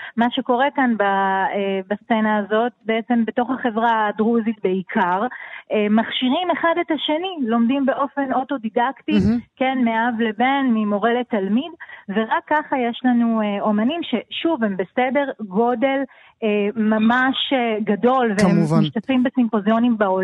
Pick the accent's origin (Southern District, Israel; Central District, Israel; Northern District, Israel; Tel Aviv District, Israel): Northern District, Israel; Ma'alot-Tarshiha; שחזרתי למעלות, אני גדלתי במעלות והלכתי ולמדתי בבצלל ובחרתי לחזור לכאן